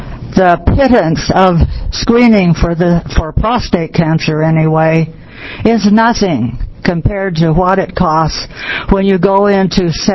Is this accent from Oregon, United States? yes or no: yes; Pilot Rock, Oregon, United States; from Pilot Rock, Oregon.